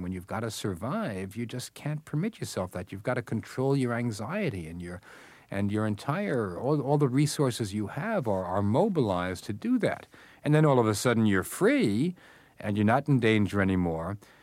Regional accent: United States; now in Tel Aviv, Israel; I was, in fact, and am, an American Jewish correspondent based in Tel Aviv.

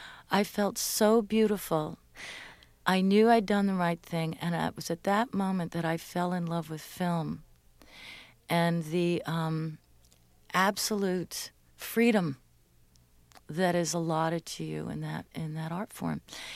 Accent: Tacoma, Washington, United States; also born or lived in Silver Spring, Maryland; I didn't grow up in New York. I grew up in Tacoma, Washington. I also grew up in Silver Spring, Maryland.

